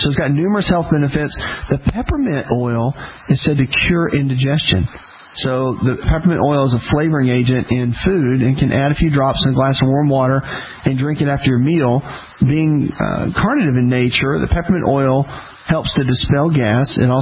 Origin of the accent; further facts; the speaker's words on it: the South, United States; Now, listen, I grew up in the South. I grew up fishing catfish, humongous catfish I would catch.